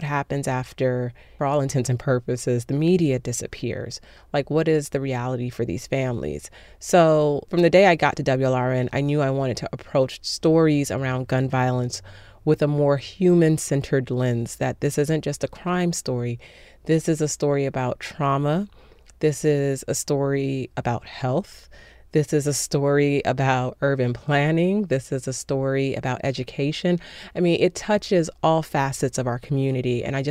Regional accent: Miami, Florida, United States; I was born and raised here in Miami.

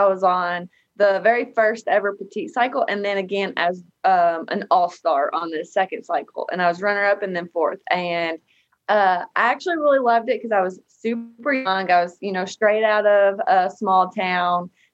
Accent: Stamford, Kentucky, United States; now in Cincinnati, United States; I'm from Stamford. It's very tiny. It's about 2.5 hours from here.

